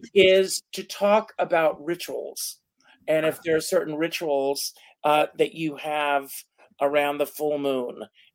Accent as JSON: {"language": "English", "region": "South Carolina", "country": "United States", "said": "Yesterday was a primary in my home state of South Carolina."}